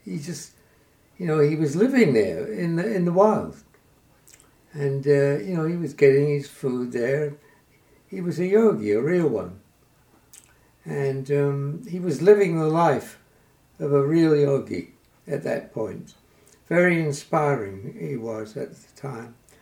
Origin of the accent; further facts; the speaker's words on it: London, United Kingdom; born there; I was born in London. It was the biggest city in those days. So I was a city boy.